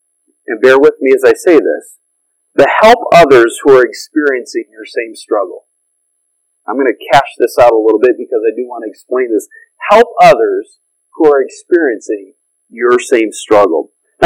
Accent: Michigan, United States; You know, I grew up in Michigan, many of you know. We were part of a denomination growing up in Michigan where we had a church camp in the northern part of the state.

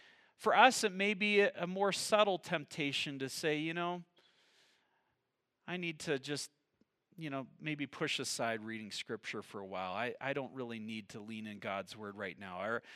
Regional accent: Michigan, United States; Many of you know I grew up in Michigan.

